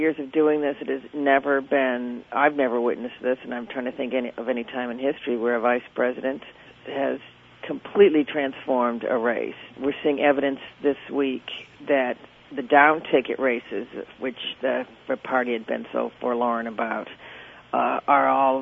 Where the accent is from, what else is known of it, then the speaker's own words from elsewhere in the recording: Chicago, Illinois, United States; And as it turns out, I'm from Chicago, and I understand the whole Obama phenomenon.